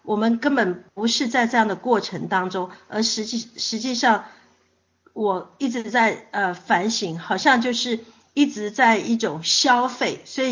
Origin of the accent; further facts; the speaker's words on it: Taiwan; 因为我是从台湾来的，在台湾是一个多神论的一个背景